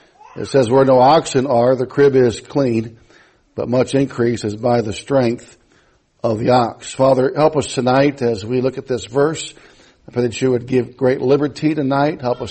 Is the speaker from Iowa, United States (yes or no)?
yes; Jessup, Iowa, United States; But anyway, I grew up here in Iowa. And I grew up in Jessup, Iowa, not too far from here.